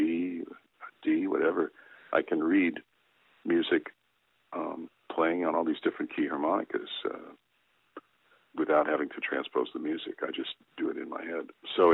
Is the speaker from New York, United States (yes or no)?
yes; New York City, New York, United States; And growing up in New York, you know, you could pretty much find about just about anything, not everything, but just about anything.